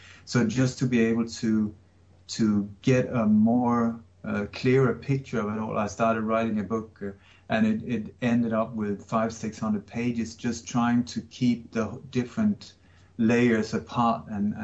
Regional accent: Sweden; also born or lived in Denmark; But like you say, I was born in Denmark. I moved to Sweden when I was a kid, and I grew up in a family that was very much involved in the resistance movement against the German occupation.

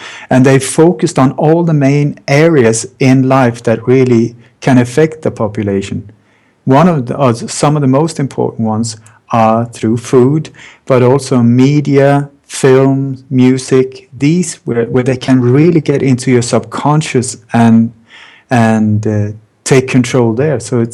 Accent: Sweden; I grew up in Sweden. In Sweden, everybody is being told that it is the perfect country, the perfect democracy, the white island in the world

